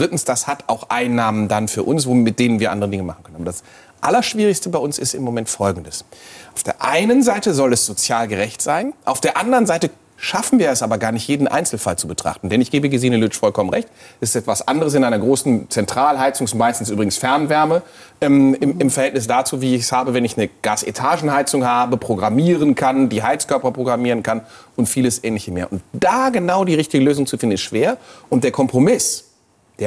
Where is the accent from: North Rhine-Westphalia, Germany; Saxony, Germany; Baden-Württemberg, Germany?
North Rhine-Westphalia, Germany; bei mir am Niederrhein, wo ich herkomme, habe ich eine Großstadt Krefeld mit 230.000 Einwohnern.